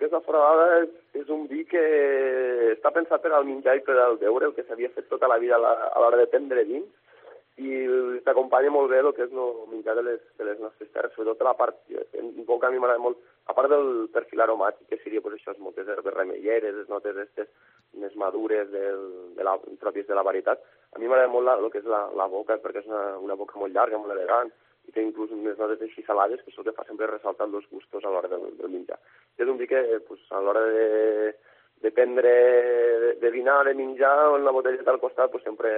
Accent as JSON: {"language": "Catalan", "town": "Corbera d'Ebre", "region": "Catalonia", "country": "Spain", "said": "jo soc de Corbera, la família és de Corbera"}